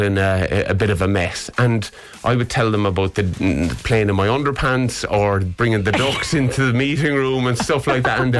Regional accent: Ireland; as Irish people, I think one of our superpowers is being able to laugh at ourselves

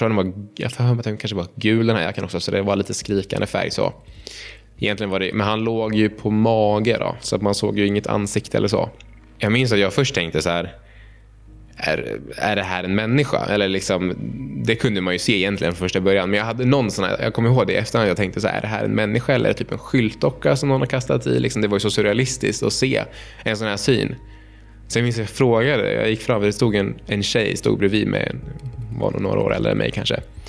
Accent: Uppsala, Stockholm County, Sweden; jag är uppväxt i centrala Uppsala och hade till en början att vi var 5 stycken i familjen.

